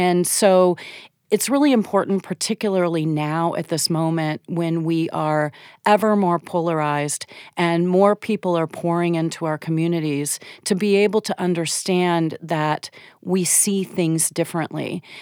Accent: Cincinnati, Ohio, United States; No. I grew up in Cincinnati, and I grew up going to Colorado and really learned to ski there

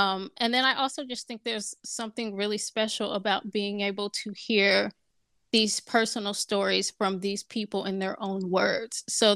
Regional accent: Indianapolis, Indiana, United States; I was born and raised in Indiana, grew up there, and I honestly really love Indiana. I love the feel of the town, of being in Indianapolis.

